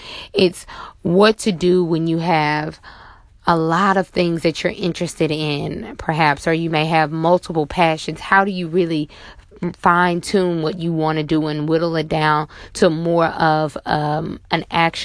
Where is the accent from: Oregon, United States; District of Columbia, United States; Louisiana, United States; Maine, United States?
Louisiana, United States; Monroe; I had to drive home to my hometown of Monroe, Louisiana